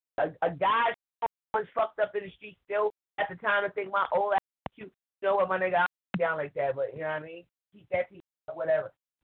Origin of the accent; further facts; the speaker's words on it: New York, United States; I mean, I'm born and raised in New York.